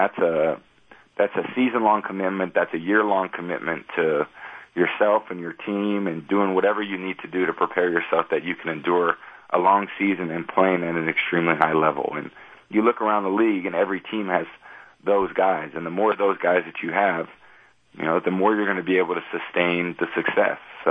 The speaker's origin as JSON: {"language": "English", "region": "California", "country": "United States", "tie": "born or raised there", "said": "You know, growing up in the Bay Area, and they got a great appreciation for baseball too."}